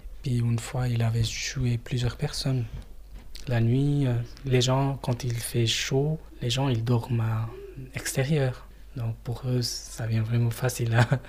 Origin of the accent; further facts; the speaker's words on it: Nepal; French is a second language; now in Val-de-Ruz, Switzerland; Namasté, bonjour … donc je suis l'origine du Népal et je suis arrivé en Suisse en 2002 et j'ai une fille de 5 ans et puis maintenant on habite en Val-de-Ru à Fontainebleau.